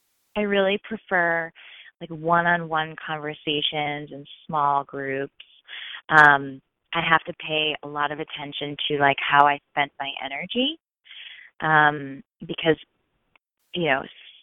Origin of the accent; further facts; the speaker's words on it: Boston, Massachusetts, United States; also born or lived in New York, United States; and I was living in New York at the time, but I'm from Boston, too.